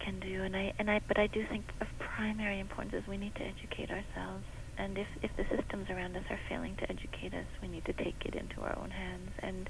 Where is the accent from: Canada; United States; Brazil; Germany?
Canada; I'm a Canadian, we have this too.